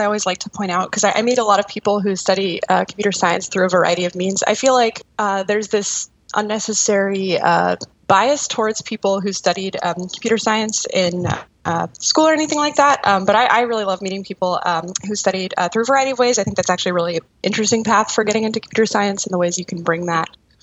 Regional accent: Florida, United States; also born or lived in Indiana; So this was in South Florida.

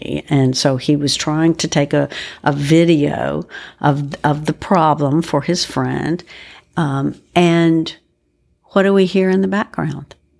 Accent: Anderson, South Carolina, United States; an experienced and well-regarded trial attorney that I have to add is from my hometown, Anderson, South Carolina.

